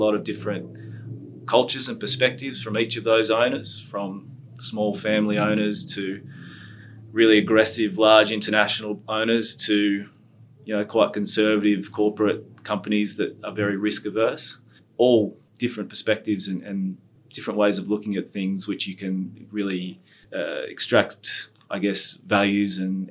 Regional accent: Sydney, New South Wales, Australia; with the guys who were starting Four Pines and building a brewery down here in Brookvale. Sydney was my hometown.

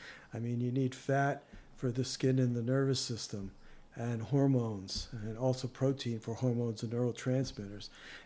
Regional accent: New Jersey, United States; You know, it's like all that stuff that we grew up with in New Jersey, you know.

